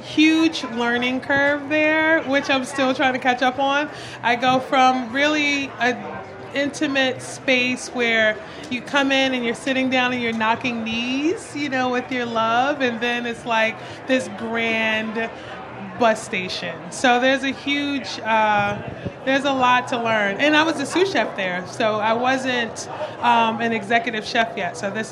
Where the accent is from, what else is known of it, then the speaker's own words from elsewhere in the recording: New York City, New York, United States; I'm born and raised in New York City. I'm heavily influenced by the whole entire city. Grew up in a Southern Black household, so that was sort of my everyday.